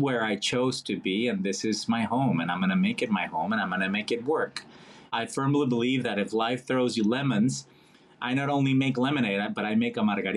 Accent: Mexico; English is a second language; Growing up in Mexico

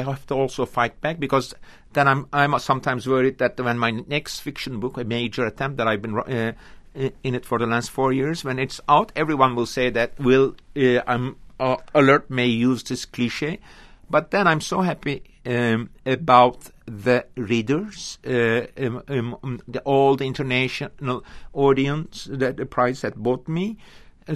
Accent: Istanbul, Turkey; English is a second language; now in New York, United States; My hometown is, of course, Istanbul, where I spent almost more than 50 years. But that New York is my second hometown

